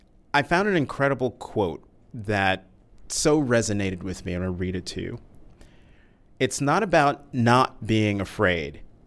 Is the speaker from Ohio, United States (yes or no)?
no; Newark, New Jersey, United States; born there; So was I.